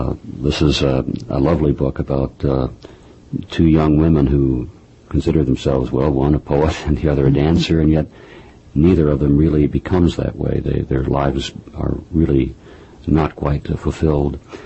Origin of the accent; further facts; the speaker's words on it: Midwest, United States; because I grew up in the Midwest, I can't recall ever having a murder near me or around me or anything.